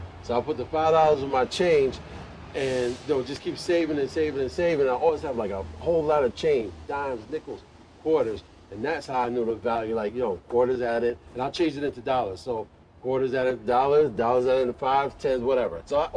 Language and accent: English; Brooklyn, New York, United States; So I grew up in Bed-Stuy. I'm born in Bed-Stuy. Let me say that, on Hancock and Throop.